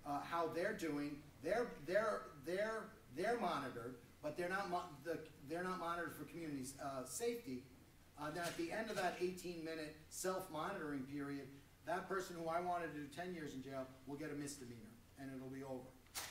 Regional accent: New York, United States; I think I come from it in a little bit of a different perspective because I'm from New York

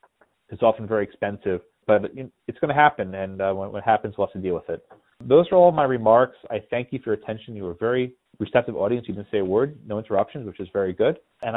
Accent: Texas, United States; Number 26 is Texas, my home state, and our Attorney General, Ken Paxton

